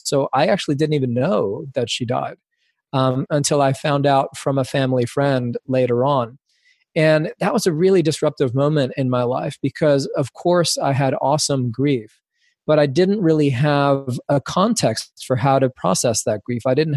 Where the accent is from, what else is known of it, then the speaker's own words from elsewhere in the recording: New York City, New York, United States; Well, I grew up in New York City. I'm Cuban American. My mom is a Cuban immigrant.